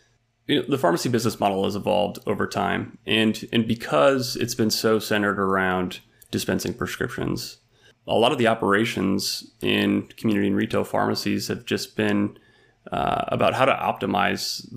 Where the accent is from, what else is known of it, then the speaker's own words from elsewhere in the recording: Iowa, United States; I'm a pharmacist. I grew up in the Midwest, small town Iowa.